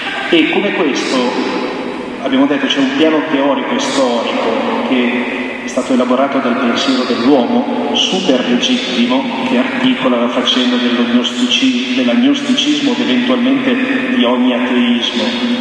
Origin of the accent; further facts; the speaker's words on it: Lombardy, Italy; now in Turin, Italy; vengo dalla provincia di Varese, sono stato qui un pochino a Monza e adesso sono a Torino in parrocchia. Sono un frate minore